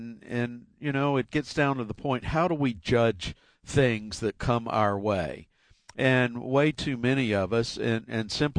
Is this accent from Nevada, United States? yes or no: no; Marietta, Georgia, United States; born there; You know, I was born in Marietta, Georgia in 1958. That's where my mom and dad lived